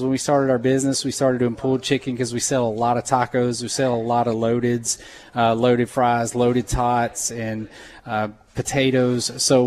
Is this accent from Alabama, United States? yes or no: no; Ellisville, Mississippi, United States; And we brought the business up here, and I'm from Ellisville. I'm from Jones County.